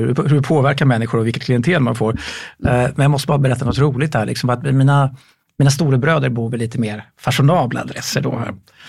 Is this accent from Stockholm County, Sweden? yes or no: yes; Djursholm, Stockholm County, Sweden; Började banan här på Söder. Sen blev det Sollentuna centrum. Och sen så landade vi i träförorten i Djursholm. Och där växte jag upp också